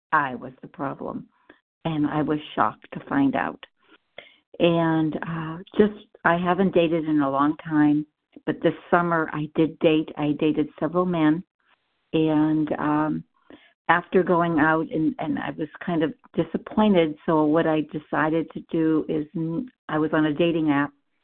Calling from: Ohio, United States

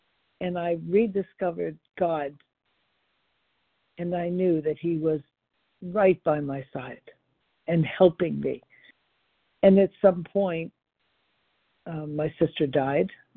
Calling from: Florida, United States; I am calling from Florida.

